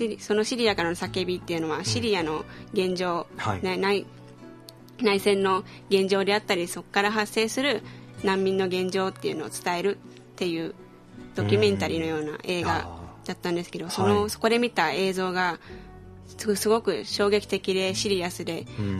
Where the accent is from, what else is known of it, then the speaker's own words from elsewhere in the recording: Nagoya, Aichi, Japan; now in Kyoto, Japan; 私は名古屋出身で、はい、今は京都に一人暮らしをしているって感じです